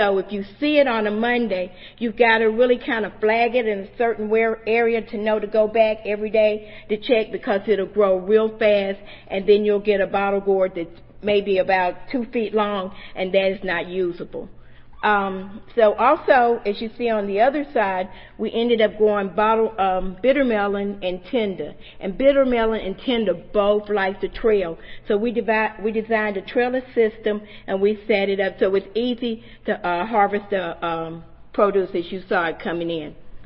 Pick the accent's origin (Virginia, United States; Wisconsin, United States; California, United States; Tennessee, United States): Tennessee, United States; Nashville; I'm from Nashville, Tennessee, and these vegetables traditionally have not been grown in Tennessee.